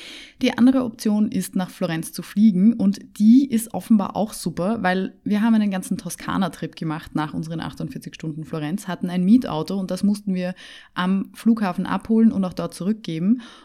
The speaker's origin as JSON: {"language": "German", "region": "Vienna", "country": "Austria", "said": "Ich komme aus Wien, deswegen bin ich mit dem Nachtzug angereist"}